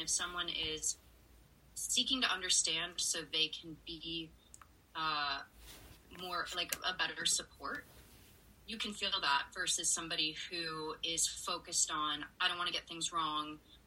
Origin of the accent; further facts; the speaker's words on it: Florida, United States; Growing up in Central Florida, I definitely grew up around a lot of bigoted people